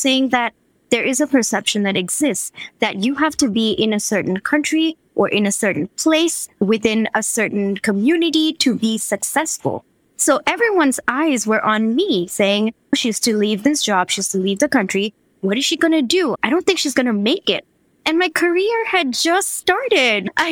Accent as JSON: {"language": "English", "country": "Singapore", "tie": "born or raised there", "also_born_or_lived": "India", "moved": "as an adult", "lives_now": "New York, United States", "said": "I grew up in Singapore, did my engineering in India, and then I moved to New York. I moved to Rochester, New York, to do my MBA at Rochester Institute of Technology."}